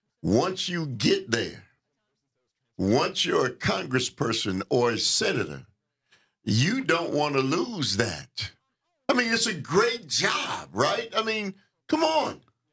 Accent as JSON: {"language": "English", "country": "United States", "said": "So, Sandy, I can tell you as an American citizen, I am outraged"}